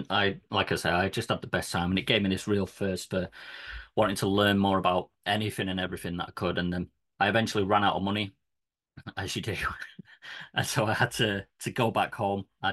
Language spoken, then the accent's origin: English; Manchester, North West England, United Kingdom; now in England; So I'm from Manchester in the UK. Moved down to the Midlands now